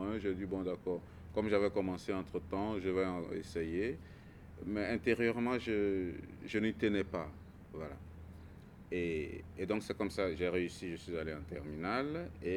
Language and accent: French; Sokodé, Centrale, Togo; je suis originaire du Togo. Je suis né le 4 octobre 1976, donc j'ai bientôt 42 ans.